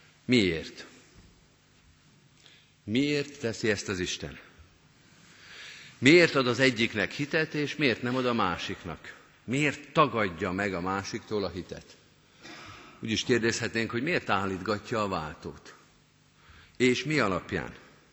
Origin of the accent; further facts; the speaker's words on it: Budapest, Hungary; Én Pesten nőttem föl, és emlékszem a régi villamosokra.